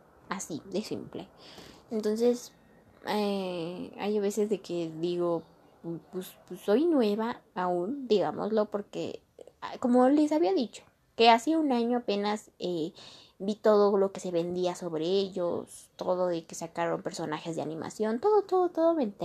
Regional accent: Mexico; yo no soy específicamente de México. Sí, nací, pero en Ciudad de México, pero nací en otro estado. Bueno, mis papás son de otro estado, entonces soy de otro. Mi familia completa es de otro estado y habla también otro idioma.

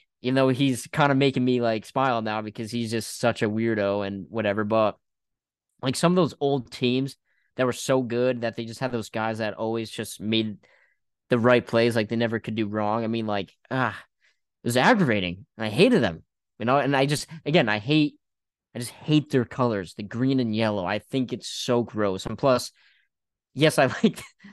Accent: Connecticut, United States; My high school teacher asked me if I was from the Midwest. I said no. Connecticut born and raised.

